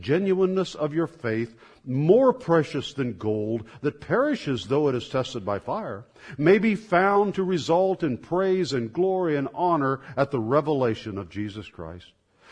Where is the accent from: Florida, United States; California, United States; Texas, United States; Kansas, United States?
Kansas, United States; I born and raised in Northeast Kansas, so I was not really a hippie, I was a hippie wannabe.